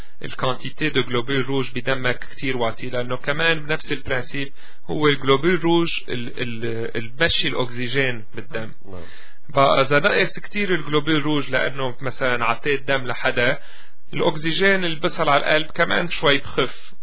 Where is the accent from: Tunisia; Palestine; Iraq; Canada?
Canada; أنا كبرت هون بكندا، بس دايما بقول باب حياتي جينيتيكلي ماني معمول لعيش هون.